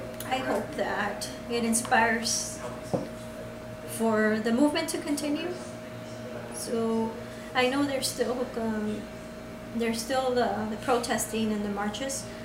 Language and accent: English; United States; born there; I was born in America, but what if I don't have my papers